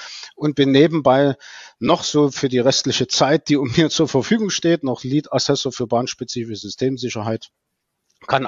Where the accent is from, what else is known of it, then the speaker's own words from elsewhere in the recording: Leipzig, Saxony, Germany; Also ich bin ein Leipziger, der in Dresden studiert hat an der Hochschule für Verkehrswesen